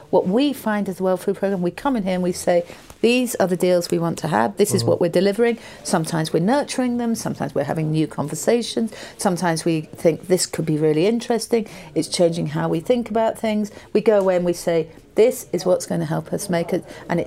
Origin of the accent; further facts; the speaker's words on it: United Kingdom; I'm British.